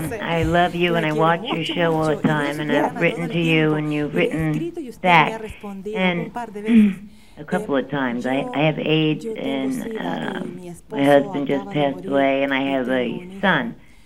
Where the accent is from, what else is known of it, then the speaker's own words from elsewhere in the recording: New Jersey, United States; I'm from New Jersey.